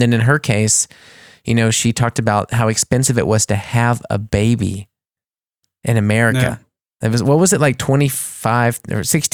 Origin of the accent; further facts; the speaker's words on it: United States; moved away; And I'm saying this because I am American, but this was something I didn't realize until I came here